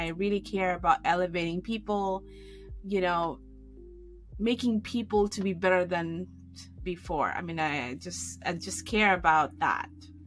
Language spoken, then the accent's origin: English; Philippines; I grew up in the Philippines and you know that you're limited to opportunity.